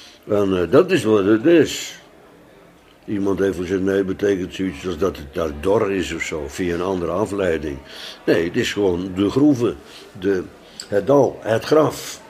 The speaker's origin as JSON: {"language": "Dutch", "town": "Bodegraven", "region": "South Holland", "country": "Netherlands", "said": "ik kom uit Bodegraven, dus dat was kaas."}